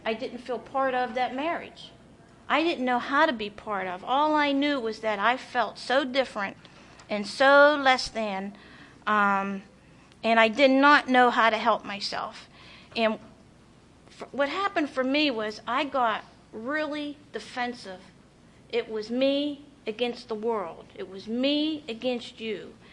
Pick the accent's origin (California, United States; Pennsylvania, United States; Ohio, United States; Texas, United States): Pennsylvania, United States; Pittsburgh; I'm from Pittsburgh, Pennsylvania. My region is called the Tri-State Region.